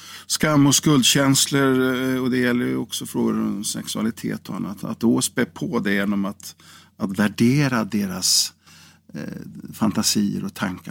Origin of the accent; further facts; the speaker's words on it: Karlskoga, Örebro County, Sweden; born there; Ja, i Karlskoga, eller Degerfors var ju min födelseort. Men själva lasarettet i Karlskoga, där var det där som jag klämdes ut. Men det är Örebro län, så det var inte alldeles galet.